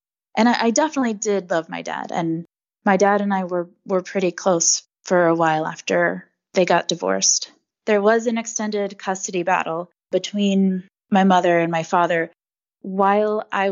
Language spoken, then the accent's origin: English; Louisiana, United States; born there; also born or lived in California / Oklahoma; So I was born in Louisiana, and then we moved to California.